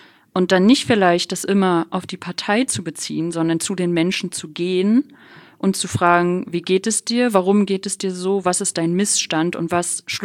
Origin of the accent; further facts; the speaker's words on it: Rostock, Mecklenburg-Vorpommern, Germany; Als Ossi in westdeutschen Redaktion bist du halt, wundern sich alle, warum du kein Sächsisch sprichst, obwohl du aus Rostock kommst.